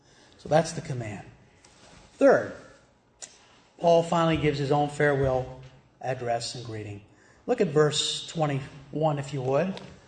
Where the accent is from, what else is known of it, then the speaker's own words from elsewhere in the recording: the South, United States; Because I'm a Southerner.